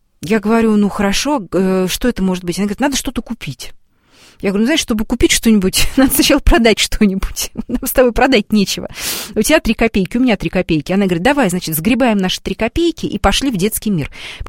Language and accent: Russian; Kaluga Oblast, Russia; а поскольку родом как раз я из Калужской области